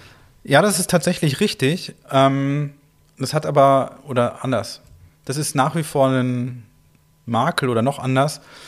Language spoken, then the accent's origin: German; North Rhine-Westphalia, Germany; Ich komme ja aus dem Ruhrgebiet